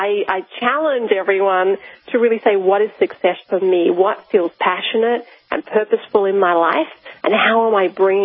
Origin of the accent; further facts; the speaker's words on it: Australia; moved away; because my home country is Australia, if you can't tell by my accent.